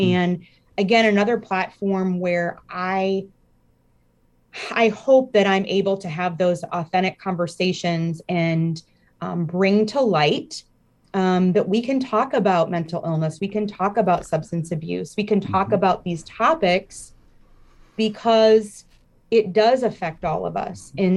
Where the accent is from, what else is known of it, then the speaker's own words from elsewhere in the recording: Decorah, Iowa, United States; now in Ames, United States; I grew up in Decorah, which is a beautiful part of the state. I was really lucky to grow up there.